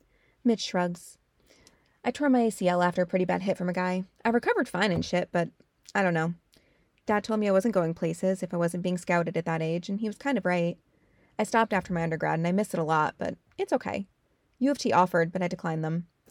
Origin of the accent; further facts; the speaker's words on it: Ontario, Canada; also born or lived in Edmonton; I'm from Ontario. Went to Edmonton for my undergrad because I got a scholarship, and then I came back here to go to U of T.